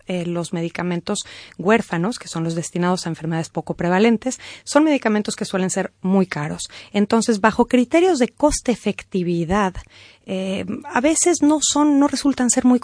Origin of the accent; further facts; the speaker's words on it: Mexico; accent: Mexican; moved away as an adult; now in Madrid, Spain; Soy mexicana, como usted ha notado ya en mi acento y por lo que hemos hablado antes. Me formé en México como economista